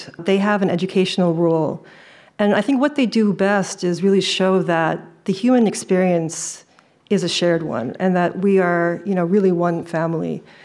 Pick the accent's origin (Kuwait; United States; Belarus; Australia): Kuwait; also born or lived in Toronto, Canada; So my family, as you said, I was born in Toronto, Canada, but I left when I was seven. We moved to Kuwait, which is where actually my parents met.